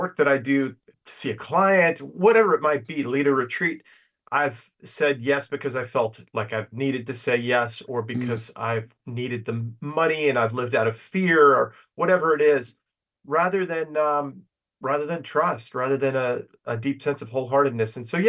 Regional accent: New York, United States; I grew up on Long Island. I'm more of a heartbroken Knicks fan.

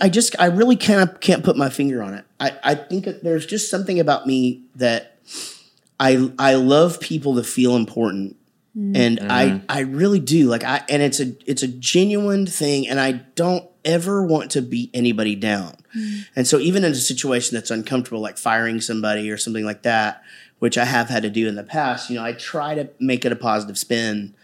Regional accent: Wichita Falls, Texas, United States; No, country is just something that's been in my soul forever because it's what I grew up listening to in Wichita Falls.

